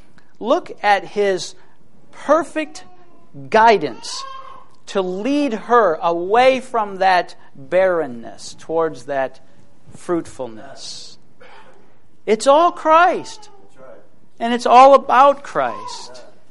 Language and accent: English; Ohio, United States; And I'm from Ohio.